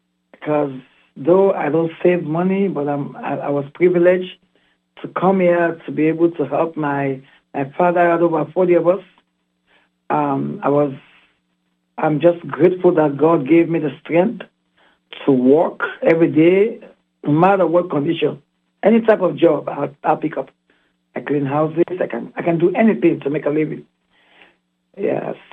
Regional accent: Northern Province, Sierra Leone; born there; moved away as an adult; I was born in Sierra Leone. That's the northern part of Sierra Leone, Petrel. I came here when I was 27. I'm almost 66.

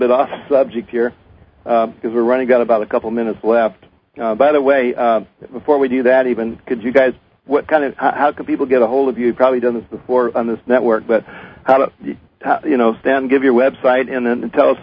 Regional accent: Ann Arbor, Michigan, United States; Yeah, well, I'm from Ann Arbor, and I know Detroit

